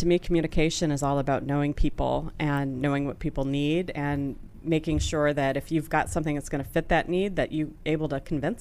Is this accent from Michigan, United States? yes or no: yes; Oak Park, Michigan, United States; A little town outside of Detroit, Michigan called mm-hmm. Oak Park.